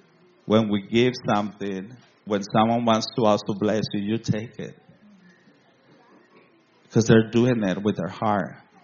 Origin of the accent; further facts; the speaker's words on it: Guadalajara, Jalisco, Mexico; I come from Mexico, a big city in Mexico. Guadalajara is the second biggest city in Mexico. And I grew up with nothing.